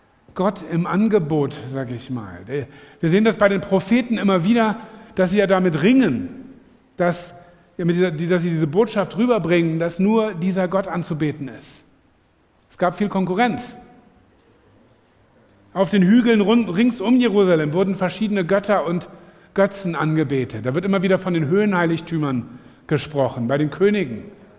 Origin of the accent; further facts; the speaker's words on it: Lower Saxony, Germany; Sag ich als Niedersachse